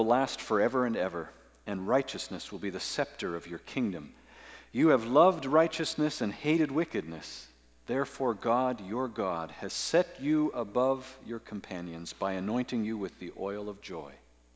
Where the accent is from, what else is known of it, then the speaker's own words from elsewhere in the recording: Oakville, Ontario, Canada; my family lived both in Oakville, where I grew up in Ontario.